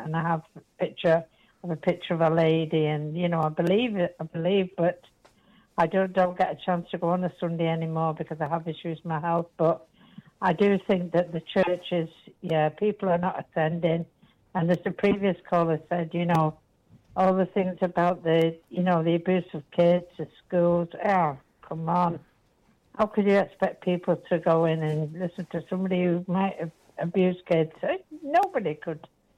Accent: England, United Kingdom; born there; I was born in England, but I'm Irish descent. I was brought up Catholic, you know. And yeah. My parents were Irish

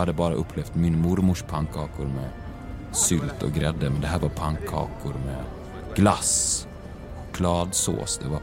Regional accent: Borlänge, Dalarna County, Sweden; Och jag är uppvuxen i Borlänge

